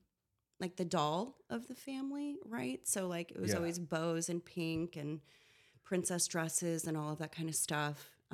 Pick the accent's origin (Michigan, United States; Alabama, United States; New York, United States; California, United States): California, United States; San Diego; So I am born and raised in San Diego, full-blooded Portuguese.